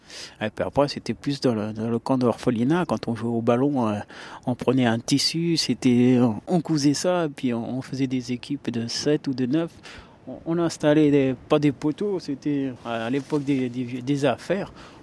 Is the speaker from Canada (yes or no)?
no; Matema, Amhara, Ethiopia; French is a second language; now in France; Je viens de Matema, c'est à côté de Gonder, c'est à 100 km de Addis Abeba. Matema, le petit bled.